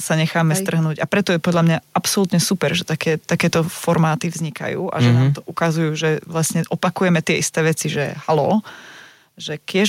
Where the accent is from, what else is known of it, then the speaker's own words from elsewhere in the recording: eastern Slovakia, Slovakia; Som z východu